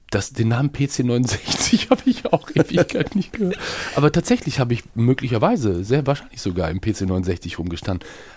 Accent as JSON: {"language": "German", "town": "Bielefeld", "region": "North Rhine-Westphalia", "country": "Germany", "said": "diese Bad Salzufler Herforder Szene als Bielefelder, der ich bin"}